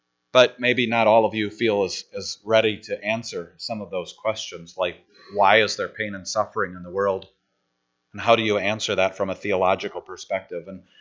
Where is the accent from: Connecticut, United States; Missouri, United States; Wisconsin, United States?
Wisconsin, United States; Milwaukee; also born or lived in Lena; when I was a kid growing up in Milwaukee, I'm not talking about Lena. We moved to Lena when I was in seventh grade. Okay, but growing up in Milwaukee in the late 60s and early 70s